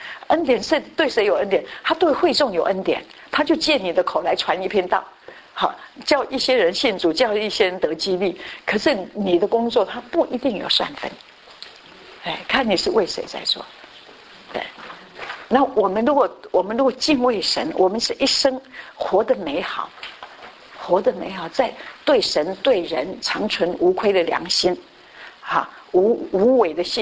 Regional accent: Taiwan; 以前我们以前小时候在台，我像台湾不玩扑克牌

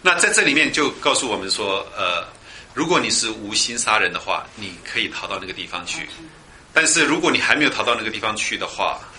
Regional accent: Indonesia; moved away; 我们在印尼哈，我以前小时候在印尼，

